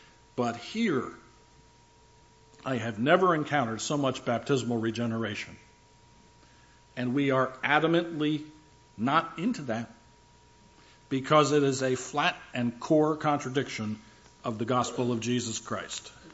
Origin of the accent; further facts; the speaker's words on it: New Jersey, United States; Growing up in New Jersey, that was not so much an issue.